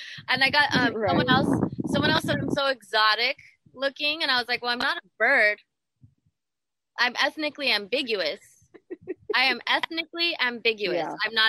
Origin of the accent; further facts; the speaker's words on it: United States; But where in the United uh-huh. States? I'm American.